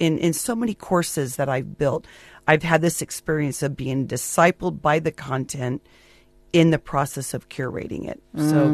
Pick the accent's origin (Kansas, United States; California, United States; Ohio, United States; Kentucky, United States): California, United States; I am from California, to be quite honest.